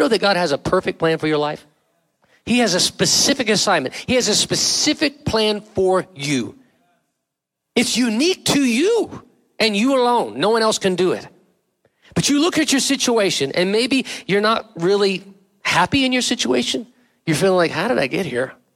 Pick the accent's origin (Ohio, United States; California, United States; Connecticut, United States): California, United States; San Jose; now in Rock Hill, United States; I know I grew up San Jose. I grew up in California. Grew up in San Jose my teenage years.